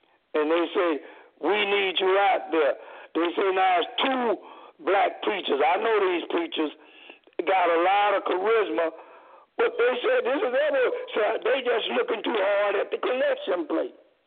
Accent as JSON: {"language": "English", "town": "Lynchburg", "region": "Virginia", "country": "United States", "tie": "born or raised there", "said": "I'm a Muslim African-American. I grew up in Lynchburg, Virginia, Campbell County, to be exact."}